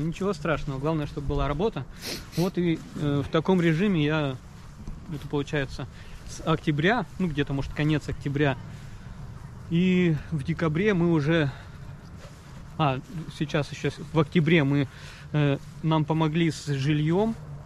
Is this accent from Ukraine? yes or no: no; Russia; Да, конечно, я из России.